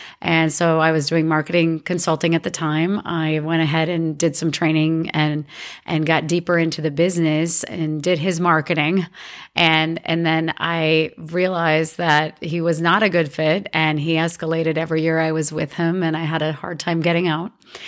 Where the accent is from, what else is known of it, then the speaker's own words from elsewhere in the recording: Minnesota, United States; But I used to shoot in my backyard. And I'm from Minnesota. That's what you do.